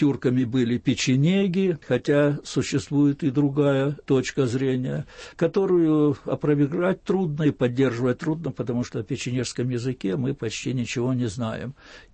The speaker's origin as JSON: {"language": "Russian", "region": "Kursk Oblast", "country": "Russia", "tie": "born or raised there", "also_born_or_lived": "Moscow", "said": "Я уроженец Курской области, долгое время в Москве жил"}